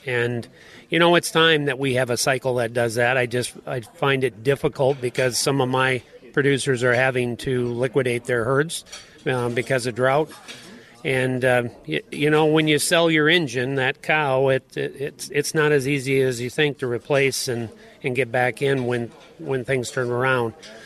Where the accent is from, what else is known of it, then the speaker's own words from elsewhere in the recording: De Smet, South Dakota, United States; I'm from DeSmit, South Dakota.